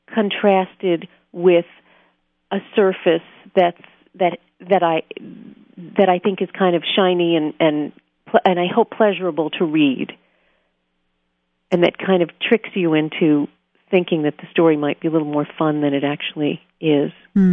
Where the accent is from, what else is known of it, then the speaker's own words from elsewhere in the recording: New York, United States; Of course I can do Scarsdale. I'm a New Yorker. I grew up near Scarsdale.